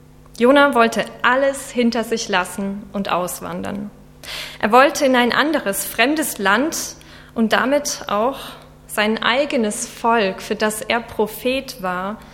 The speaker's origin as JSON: {"language": "German", "town": "Regensburg", "region": "Bavaria", "country": "Germany", "tie": "born or raised there", "said": "Ich komme ursprünglich aus der Mennonitengemeinde in Regensburg. Da bin ich aufgewachsen und nach meinem Abitur bin ich dann in den Schwarzwald für ein freiwilliges soziales Jahr. Danach bin ich dann nach Kassel gegangen."}